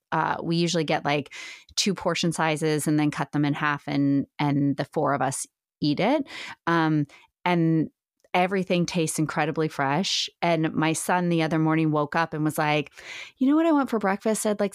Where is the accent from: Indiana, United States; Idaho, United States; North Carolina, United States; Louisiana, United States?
Indiana, United States; moved away; I'm from Indiana originally, and we're landlocked, obviously, and seafood's not a huge part of our diet there. So I'm new-ish to seafood when I moved to the East Coast and then out here.